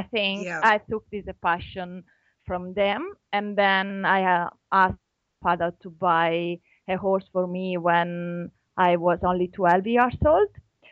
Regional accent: Italy; English is a second language; now in Australia; I'm from Italy

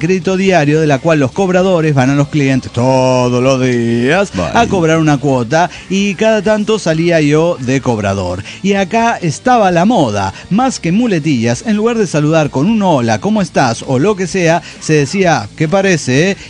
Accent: Santa Fe, Argentina; de Santa Fe, capital de la provincia. De Santa Fe.

